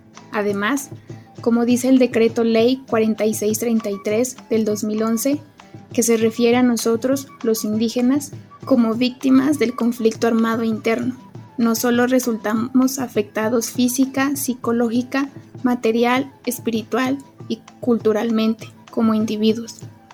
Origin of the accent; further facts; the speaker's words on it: Nariño, Colombia; soy comunera del resguardo de Huachucal. Está ubicada en el suroccidente del departamento de Nariño. Soy del pueblo de Los Pastos.